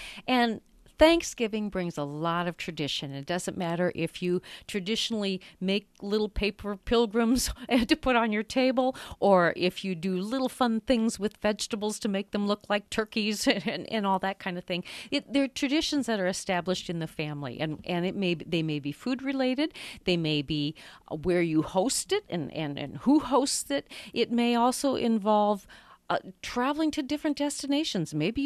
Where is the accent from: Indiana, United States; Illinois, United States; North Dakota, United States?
North Dakota, United States; growing up in North Dakota, of course, that was usually, you could pretty much count on a blizzard.